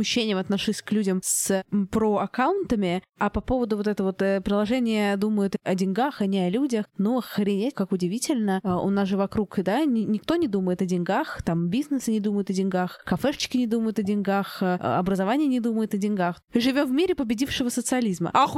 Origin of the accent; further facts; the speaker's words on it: London, United Kingdom; я из Лондона.